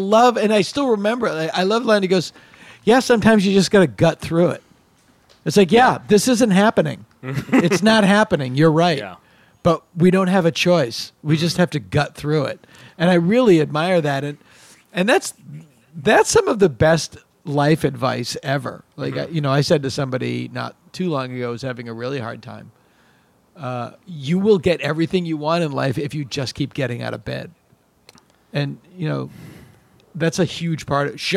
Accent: Massachusetts, United States

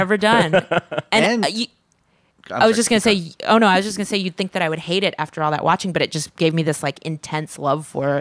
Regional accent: California, United States; you guys, I grew up in California. Like, there haven't been cigarettes in bars since like the 80s.

